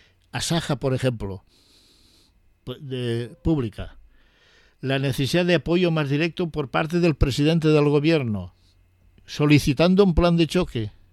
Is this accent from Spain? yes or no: yes; Spain; nos está diciendo que los culpables de lo que ocurre en Francia somos los españoles.